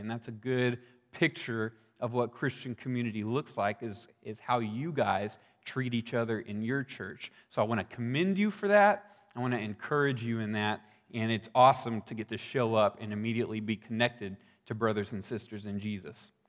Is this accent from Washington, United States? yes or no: no; Texas, United States; moved away; I've lived in Oregon for 10 years now. Originally, I'm from Texas.